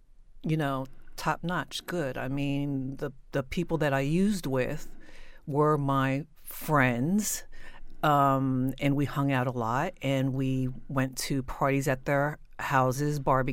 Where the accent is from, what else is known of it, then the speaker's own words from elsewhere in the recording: New Jersey, United States; I grew up in South Jersey. I went to public school. And from there, I went to college in Philadelphia, to Temple University.